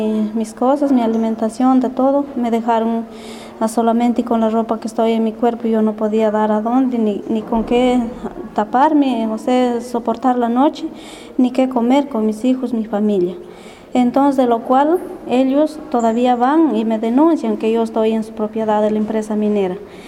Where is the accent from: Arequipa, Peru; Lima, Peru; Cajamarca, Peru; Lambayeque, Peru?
Cajamarca, Peru; Sorochuco; soy del distrito de Sorochur, provincia de Salentín, departamento de Cajamarca. Esto, soy una comunera